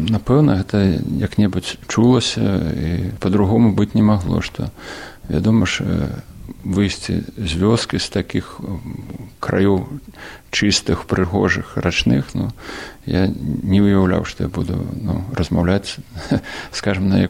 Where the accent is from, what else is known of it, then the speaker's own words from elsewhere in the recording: Myadel, Minsk Region, Belarus; born there; Я нарадзіўся ў Дзенавішках, так у паспарце написано. Але на самой справе было, нарадзіўся я ў Мядзельскім роддоме. У гэты час уже бацькі переезжали ў Дзенавішкі.